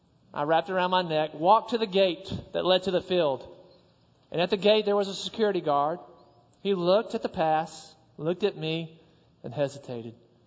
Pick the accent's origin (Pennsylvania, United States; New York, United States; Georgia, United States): Georgia, United States; Athens; Now, as a 12-year-old boy growing up in Athens, Georgia, on a Saturday afternoon in the fall, there was one place to be.